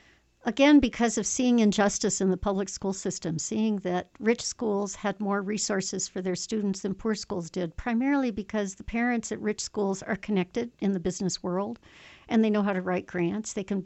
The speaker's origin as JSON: {"language": "English", "town": "Aspen", "region": "Colorado", "country": "United States", "tie": "born or raised there", "said": "I had that as a little child growing up in Aspen in my early childhood when there were only 800 people and nature was everywhere around us."}